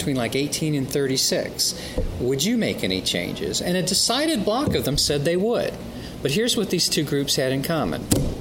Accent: Newport News, Virginia, United States; Well, I'm a kid from Newport News, Virginia. Got a miserable public school education.

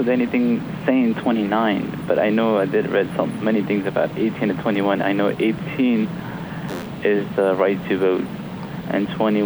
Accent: Philadelphia, Pennsylvania, United States; All right … I'm from Philadelphia.

